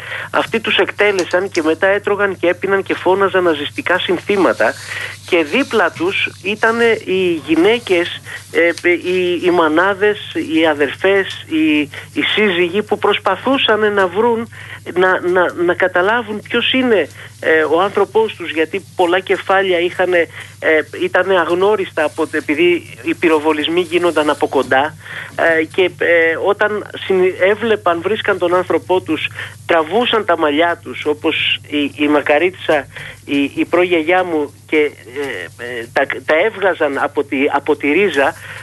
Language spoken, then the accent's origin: Greek; Amyras, Crete, Greece; στο χωριό μου στα Αμυρά, που ήταν το επίκεντρο της θυσίας με 114 νεκρούς αμυριώτες